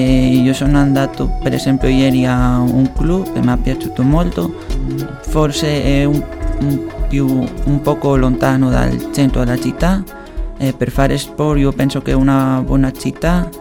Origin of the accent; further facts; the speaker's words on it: Oviedo, Asturias, Spain; Italian is a second language; now in Cagliari, Italy; Della Spagna. La città si chiama Oviedo, la regione di Asturias, al nord della Spagna.